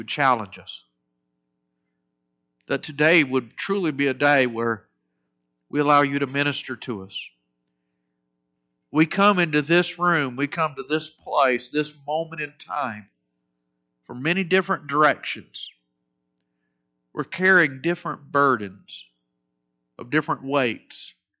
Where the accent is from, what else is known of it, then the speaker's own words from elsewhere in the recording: Florida, United States; Growing up in Florida, we didn't really know what a season was.